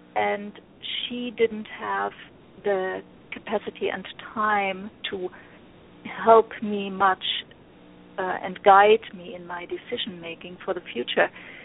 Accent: Germany; English is a second language; I'm from Germany. You probably hear my accent.

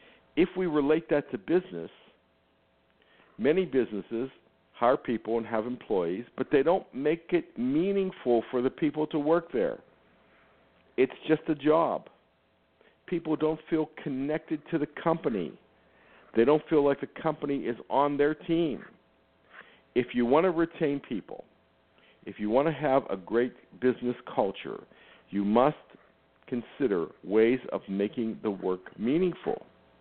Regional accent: Pittsburgh, Pennsylvania, United States; because originally I am from Pittsburgh, spent most of my life there.

